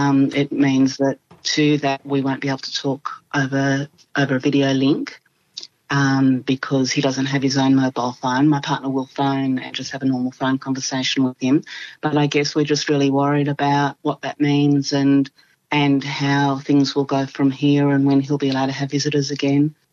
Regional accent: Canberra, Australian Capital Territory, Australia; I'm from Canberra.

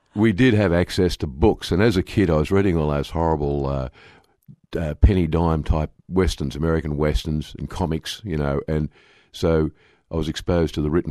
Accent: New South Wales, Australia; I was actually born in Sydney, but I grew up on a soldier settler block in western New South Wales.

